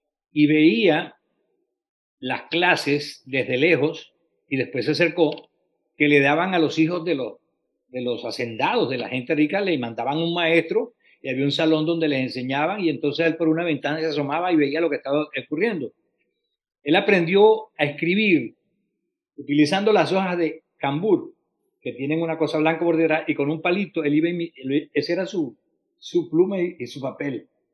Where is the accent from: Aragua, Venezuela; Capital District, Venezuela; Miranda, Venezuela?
Capital District, Venezuela; Caracas; born there; hijo de gocho es gocho. Nací en Caracas, hijo de padres andinos de Mérida específicamente.